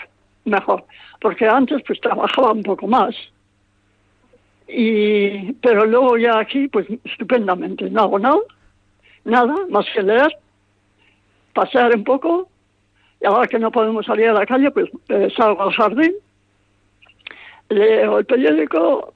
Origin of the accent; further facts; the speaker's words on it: Elgoibar, Basque Country, Spain; No, soy de Elgoibar, Guipúzcoa.